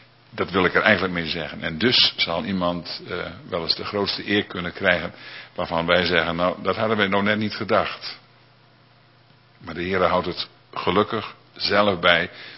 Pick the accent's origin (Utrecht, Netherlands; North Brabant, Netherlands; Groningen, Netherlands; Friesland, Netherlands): Groningen, Netherlands; Schaaphok; Schaaphok, in de buurt van Slochteren, waar ik woonde, waar ik opgroeide.